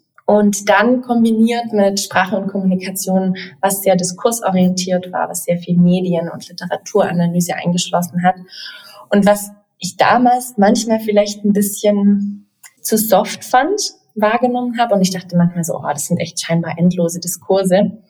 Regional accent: Southern Germany, Germany; Ich komme ja eigentlich aus Süddeutschland.

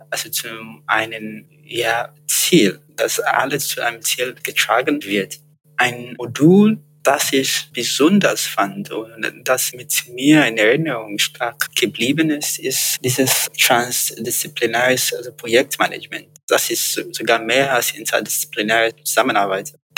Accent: Lagos, Nigeria; German is a second language; moved away as an adult; now in Lüneburg, Germany; Ich bin aus Nigeria nicht direkt, also aus Lagos nicht direkt nach Lüneburg gefahren. Ich hatte ein paar Monate vorher in Göttingen gelebt. Ich bin von Lagos nach Göttingen gefahren, beziehungsweise geflogen.

